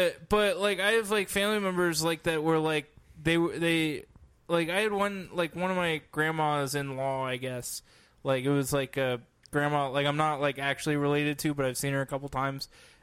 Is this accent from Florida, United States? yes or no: yes; Jacksonville, Florida, United States; also born or lived in Alabama; I think I was born in Alabama, but then like Alabama. I moved here before I turned 1, so. Yeah, Jacksonville, Jayville, Duval.